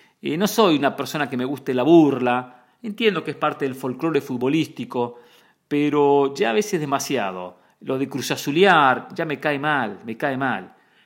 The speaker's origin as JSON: {"language": "Spanish", "town": "Guadalajara", "region": "Jalisco", "country": "Mexico", "lives_now": "Phoenix, United States", "said": "Yo vivo en Phoenix y soy de Guadalajara, e hincha de Chivas."}